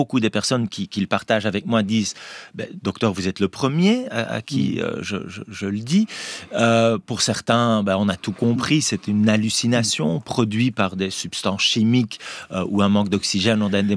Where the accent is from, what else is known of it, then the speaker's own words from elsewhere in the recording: Flanders, Belgium; French is a second language; moi, je suis un flamand, grandi dans une famille catholique.